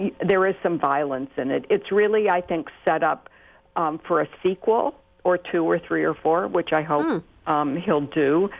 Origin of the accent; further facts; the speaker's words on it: Detroit, Michigan, United States; But I have to say, I grew up in the city of Detroit, and I was there when the riots took place in 1968